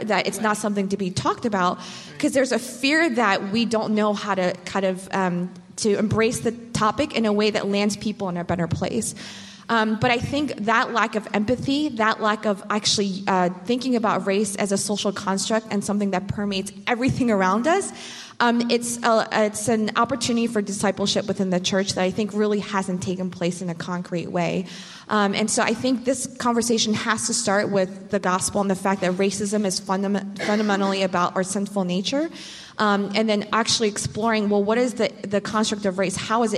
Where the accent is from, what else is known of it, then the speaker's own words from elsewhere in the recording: Baltimore, Maryland, United States; I am from Baltimore City, and I've lived here for a little over a decade, actually.